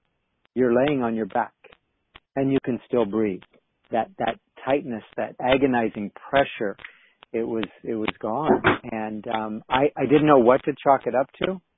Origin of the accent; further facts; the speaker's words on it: Portland, Oregon, United States; now in Corbett, United States; I'm from Portland, Oregon, or actually we live in Corbett.